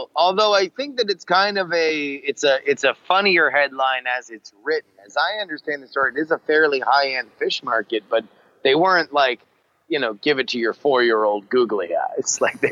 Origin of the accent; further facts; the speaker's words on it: Florida, United States; That is my home state of Florida.